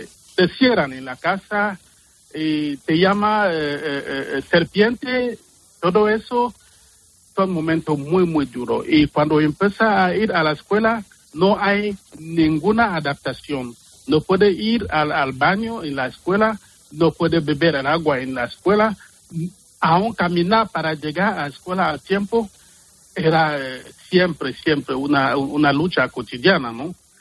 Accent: Cameroon; moved away as an adult; now in Seville, Spain; Sí, sí, llegué en España en el día 16 de septiembre, 2019.

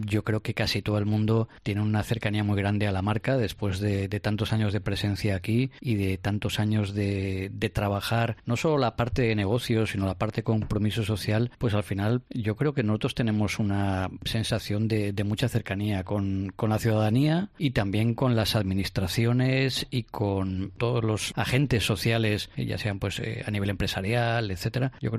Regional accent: Valencian Community, Spain; que somos de aquí, llevamos muchos años, somos valencianos todos

